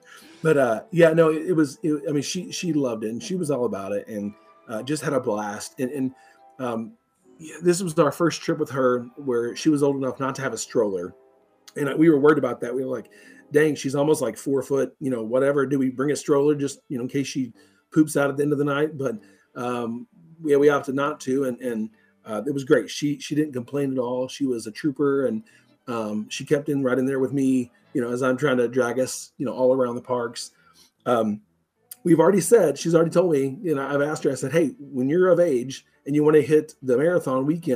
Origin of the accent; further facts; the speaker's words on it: Missouri, United States; it was just crazy in December thinking I'm from Missouri and this doesn't happen, where we're at.